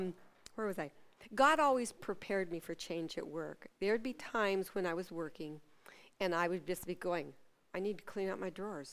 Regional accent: Ketchikan, Alaska, United States; I was born. I was raised in Ketchikan with Debbie, and we were born in the same little hospital.

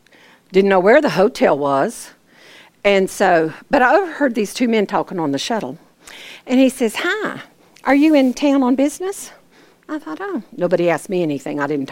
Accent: Georgia, United States; oh, Connie, I'm in from Georgia, and I don't have a way to go, and I don't know anything.

